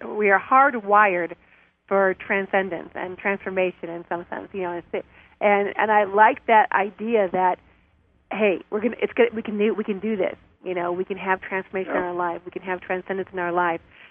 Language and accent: English; Illinois, United States; I mean, Robert, we're from Northern Illinois, and I want to say it's beautiful there